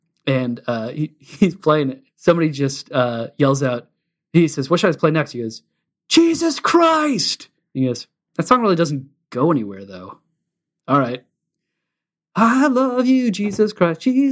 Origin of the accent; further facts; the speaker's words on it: the South, United States; Yeah, and just growing up in the South.